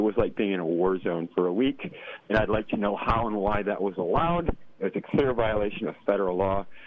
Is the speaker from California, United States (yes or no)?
yes; Willits, California, United States; I'm from Willits, residing at least at present.